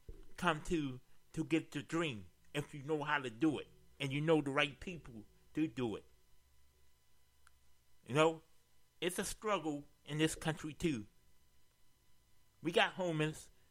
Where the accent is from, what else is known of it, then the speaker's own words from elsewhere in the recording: United States; I'm glad I'm a Western. I'm glad I'm American. Thank God I'm American.